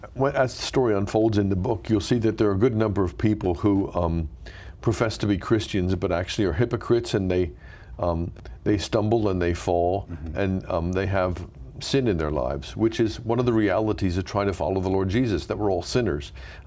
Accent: Pottstown, Pennsylvania, United States; Oh, yeah. I was brought up in Pennsylvania.

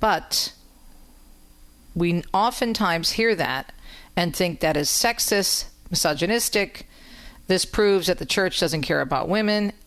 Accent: Michigan, United States; It starts in my home state of Michigan.

